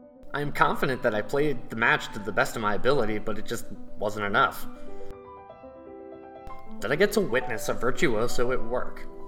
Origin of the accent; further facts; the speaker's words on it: Baltimore, Maryland, United States; I'm actually from Baltimore, but I am really excited to visit the city.